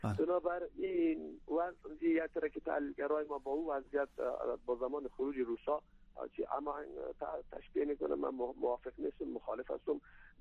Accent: Afghanistan; به عنوان یک افغان مسلمان که در این وطن سالها بودیم با درد و رنج این وطن آشنا هستیم

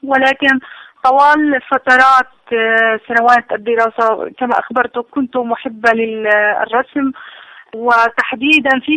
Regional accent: Gaza, Gaza Strip, Palestine; also born or lived in Sharjah, UAE; مواليد مدينة غزة عام 1972، ولدت في حي الشجاعية بمدينة غزة، ترعرعت في مدينة غزة ومدارسها

